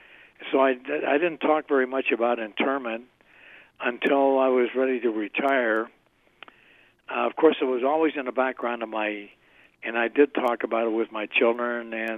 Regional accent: Cincinnati, Ohio, United States; Well, baseball was important to me growing up in Cincinnati. I played on the high school team. I lettered twice. We lost the championship game for Cincinnati and when I was a junior

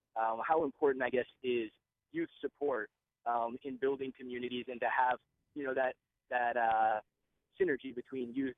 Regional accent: Orono, Maine, United States; also born or lived in Central America; I'm at the University of Maine in Orono. I'm a graduate student now, and born and raised in Orono, left for a while, and sort of had the opportunity to live in another country and with another culture

